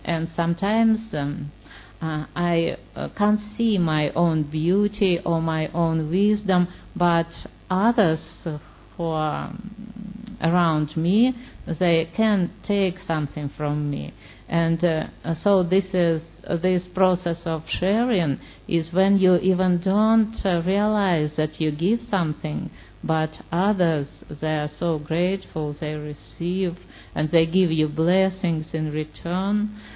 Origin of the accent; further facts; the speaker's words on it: Moscow, Russia; English is a second language; I'm from Russia, from Moscow.